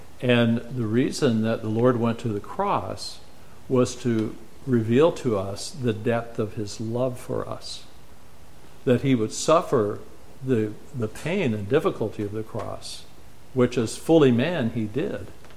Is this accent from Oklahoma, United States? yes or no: yes; Oklahoma, United States; I grew up in Oklahoma, and one of the things we loved to do was to sleep out under the stars, particularly during hay season